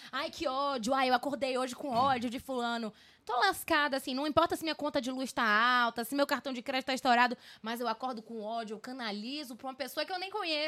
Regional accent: Salvador, Bahia, Brazil; also born or lived in Recife; E eu sou recifense de nascença, né? Fui criada em Salvador, mas nasci no Recife.

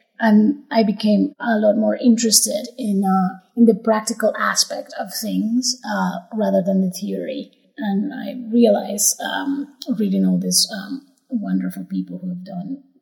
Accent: Mexico City, Mexico; also born or lived in Oaxaca; I grew up in Mexico City, and I consider myself from those places, but also very, very much from here

